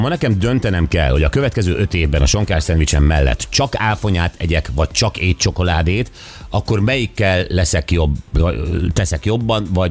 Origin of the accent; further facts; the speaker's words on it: Germany; Én egyébként régen, gyerekkoromban, még Németországban